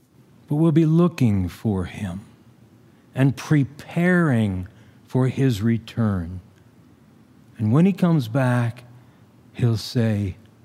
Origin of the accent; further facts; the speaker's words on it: Pacific Palisades, California, United States; and then we came to my hometown in Pacific Palisades